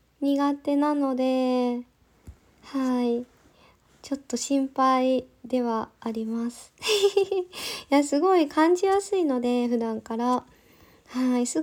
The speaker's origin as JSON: {"language": "Japanese", "region": "Kansai", "country": "Japan", "lives_now": "Tokyo, Japan", "said": "出身地は、関西です。今ちょっと東京に住んでるのでちょっと関西弁が出にくいけど、はい関西出身です。"}